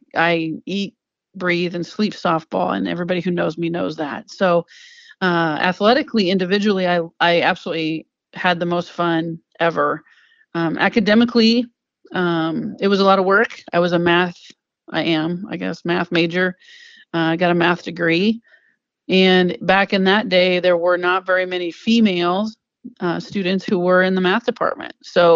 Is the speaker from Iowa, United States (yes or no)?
yes; Sully, Iowa, United States; It was an hour and a half, hour and 45 minutes away from my house where I grew up in Sully.